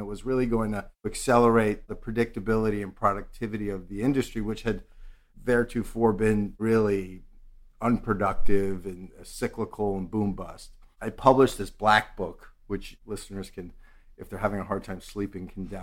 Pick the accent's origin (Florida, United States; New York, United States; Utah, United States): New York, United States; I'm a native New Yorker. I grew up on the Upper West Side